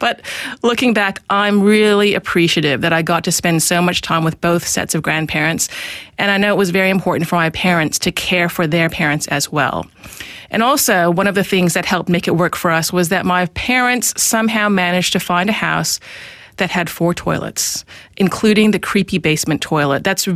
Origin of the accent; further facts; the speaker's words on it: Vancouver, British Columbia, Canada; I grew up in Vancouver in Canada with my parents, my three siblings, and at different times in my life, both sets of grandparents in the same house.